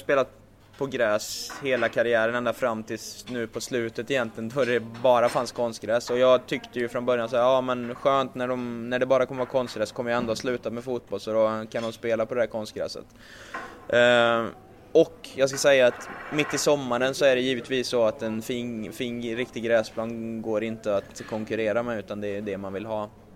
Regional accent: Uddevalla, Västra Götaland County, Sweden; also born or lived in Sunne; Jag är ju från Uddevalla från början, men min mamma var från Sunne, så vi flyttade dit när jag var 10 år.

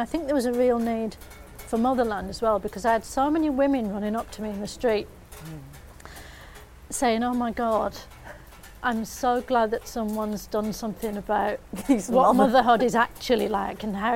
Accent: Bolton, North West England, United Kingdom; Can I be in it? I'm from Bolton, you know.

